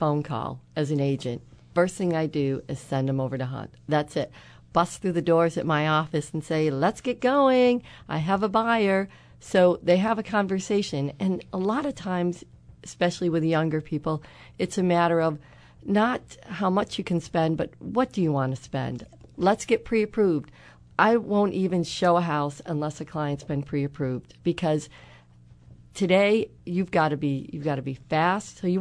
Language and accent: English; Lockport, New York, United States; so I live in Lockport. I do live in Lockport, born and raised in Lockport, live in the city.